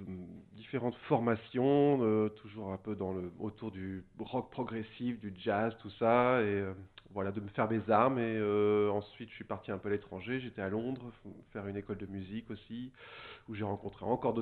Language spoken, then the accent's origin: French; Saintes, Nouvelle-Aquitaine, France; Je suis originaire d'ici, je suis né à Saintes, tout ça, donc je suis vraiment Charentais maritime, de souche.